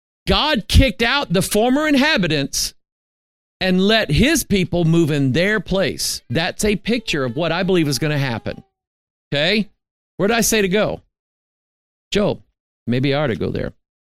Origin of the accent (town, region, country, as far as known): Arkansas, United States; born there